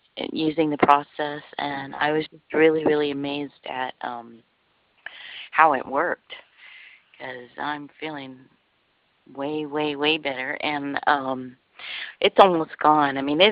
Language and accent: English; Hawaii, United States; you know, I'm from Hawaii, and you're talking about Ho'oponopono